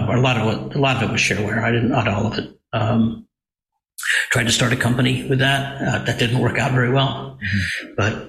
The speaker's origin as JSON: {"language": "English", "town": "Los Angeles", "region": "California", "country": "United States", "tie": "born there", "also_born_or_lived": "Idaho / Santa Barbara, United States", "said": "And so I was born in Southern California in L.A. When he was in getting his Ph.D. And then, you know, we moved to Idaho because that's where he got his first teaching job, and then to Santa Barbara"}